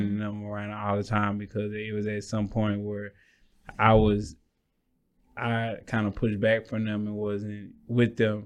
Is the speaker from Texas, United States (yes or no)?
yes; Dallas, Texas, United States; also born or lived in New York; I was born in New York, and my mother and father decided to move to Texas for because it was more opportunity, you know, for far as jobs and you know, just the cost of living.